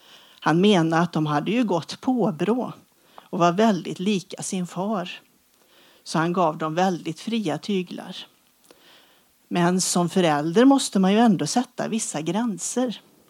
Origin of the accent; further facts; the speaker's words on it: Sparsör, Västra Götaland County, Sweden; Det här är lite som hemma för mig på något vis. För att jag är uppväxt i Sparsör.